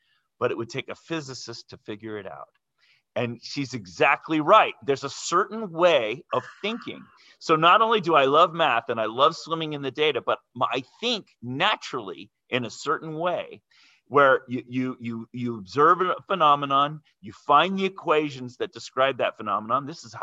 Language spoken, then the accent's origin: English; California, United States; And I grew up in Northern California.